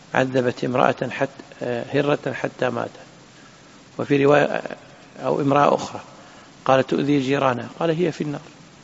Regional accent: Kuwait; عندنا في الكويت الإفتاء، في البحرين القضاء

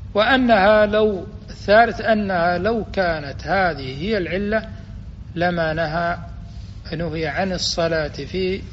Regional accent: Kuwait; وفي المقبرة عندنا في الكويت في مقبرة

